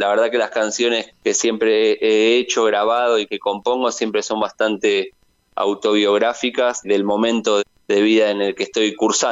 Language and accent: Spanish; Argentina; born there; also born or lived in Montevideo, Uruguay; Así que más allá de que nací en Argentina